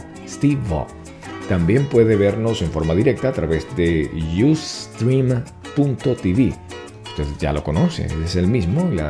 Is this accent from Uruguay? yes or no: no; Venezuela; also born or lived in California; now in Miami, United States; Soy venezolano, radicado en Miami, vengo de California por mucho tiempo, casi 16, 17 años en California.